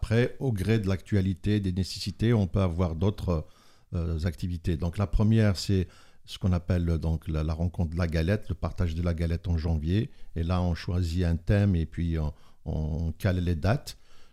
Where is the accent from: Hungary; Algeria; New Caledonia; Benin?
Algeria; moved away as an adult; now in France; moi, quand je suis arrivé comme étudiant d'Algérie.